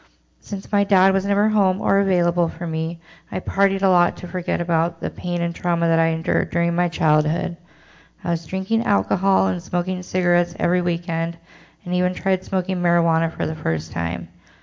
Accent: Salem, Oregon, United States; I was raised in Salem, Oregon. I grew up with both my parents and an older brother.

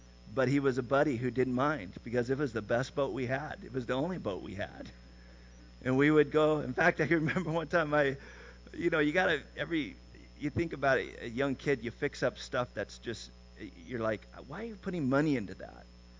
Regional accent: California, United States; I remember he was the kid who invited me to Magic Mountain, which I grew up in Southern California.

